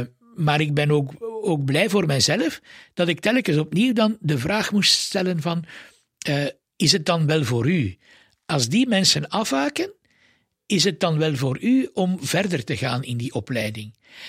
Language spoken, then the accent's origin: Dutch; Leuven, Flemish Brabant, Belgium; als geboren Leuvenaar moest ik naar het college in Leuven en moest ik naar het seminarie in Leuven. Ik mocht niet op kot gaan. Ik had de wereld niet ontdekt, want de wereld was Leuven.